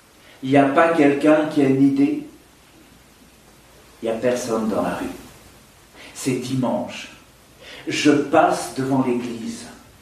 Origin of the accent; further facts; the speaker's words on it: Liège, Wallonia, Belgium; je suis liégeois. dans l'est de la Belgique, un peu proche de l'Allemagne, de la Hollande aussi, le nord-est de la Belgique. Et dans le quartier où j'ai encore une résidence, parce que je réside de temps en temps en Belgique